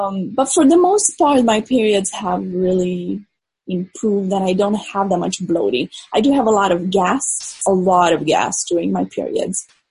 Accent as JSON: {"language": "English", "country": "Romania", "tie": "born or raised there", "second_language": "English", "said": "I grew up in Romania, and they really love antibiotics there."}